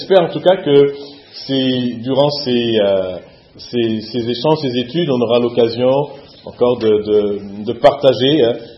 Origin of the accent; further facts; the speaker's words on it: Martinique; born there; j'ai 56 ans, je suis né à la Martinique